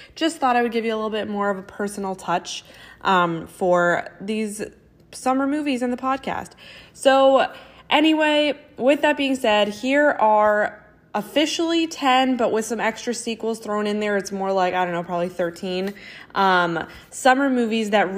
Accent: Florida, United States; I'm from Florida, so winter isn't a thing here, and I'm Jewish, so I didn't even celebrate Christmas.

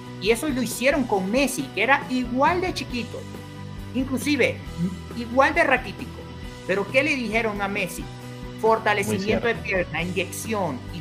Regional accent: Venezuela; somos venezolanos y lo podemos entender un poco mejor

